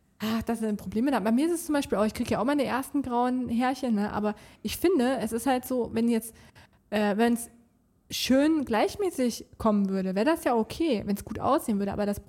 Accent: Hesse, Germany; bei uns in Nordhessen

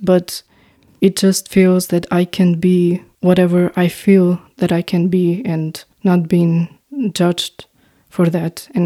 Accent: North Macedonia; English is a second language; I tend to say I'm from Albania. But actually, in my passport, I'm not from Albania. I'm from North Macedonia. But I'm Albanian from North Macedonia.

